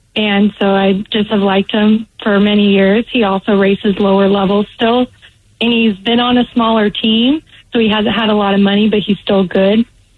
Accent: Washington, United States; My unpopular opinion is I am a huge NASCAR fan, and I'm born and raised in Washington.

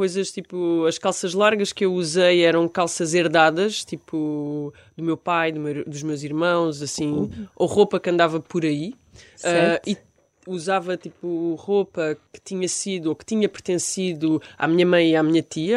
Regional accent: Santiago do Escoural, Évora, Portugal; also born or lived in Beja; Eu nasci em Beja e depois, antes, na pré-adolescência, fui viver para Santiago dos Coral.

